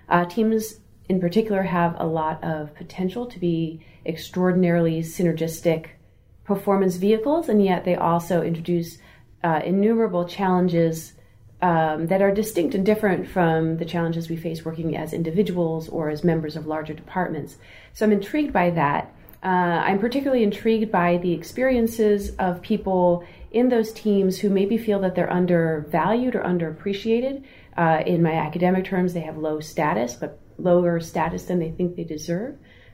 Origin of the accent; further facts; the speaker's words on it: New Jersey, United States; I grew up in New Jersey, and I was selected for something called a governor's school, which was a state-level program.